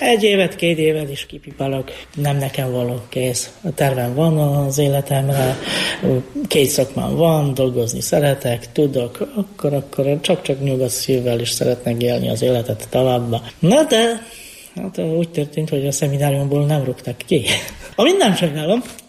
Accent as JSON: {"language": "Hungarian", "country": "Poland", "said": "persze Lengyelországhoz, igen, mert onnan származom"}